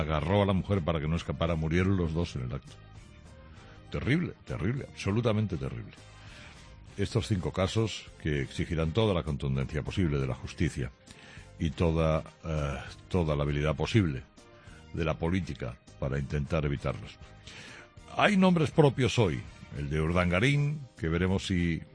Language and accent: Spanish; Mataró, Catalonia, Spain; o al menos yo así cuando era chico, allí en Mataró.